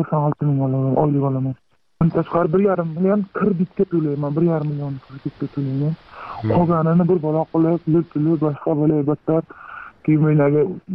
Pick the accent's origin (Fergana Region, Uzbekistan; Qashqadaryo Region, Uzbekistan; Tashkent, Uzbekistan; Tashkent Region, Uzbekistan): Qashqadaryo Region, Uzbekistan; Men shu 20 km-da qishlog'imizdan o'sha qarshiga.